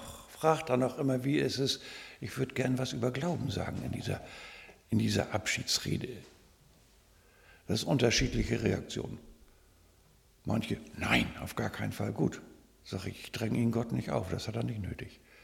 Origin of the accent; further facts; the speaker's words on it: Leer, Lower Saxony, Germany; Ich bin ja hier in Leer noch zur Schule gegangen, habe auch meine Ausbildung da gemacht.